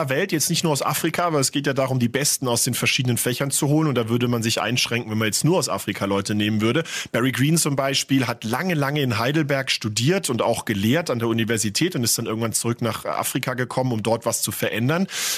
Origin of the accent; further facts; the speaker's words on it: Madagascar; German is a second language; Das ist wirklich ganz anders als in meiner Heimat Madagaskar.